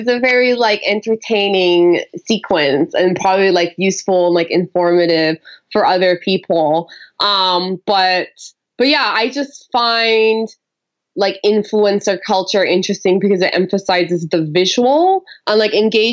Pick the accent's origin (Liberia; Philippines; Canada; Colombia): Colombia; moved away as an adult; now in United States; my experience of growing up in Colombia as a child was just being told constantly, like, oh God, Colombia, it's so dangerous.